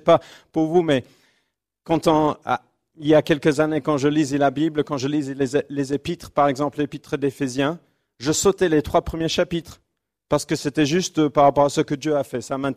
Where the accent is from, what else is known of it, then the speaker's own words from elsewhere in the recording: Créteil, Île-de-France, France; évidemment. Nous venons de Créteil, nous sommes contents de ne pas être les seuls cristoliens.